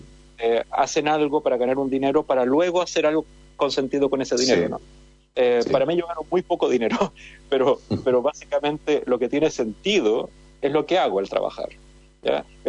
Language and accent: Spanish; Chile; moved away as an adult; now in Barcelona, Spain; me vine a Barcelona, por eso yo soy chileno, ya se me nota. Vivo en Barcelona porque me vine a estudiar aquí.